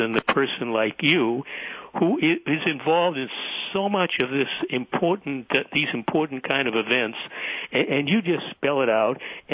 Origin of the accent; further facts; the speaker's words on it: Boston, Massachusetts, United States; I grew up in Boston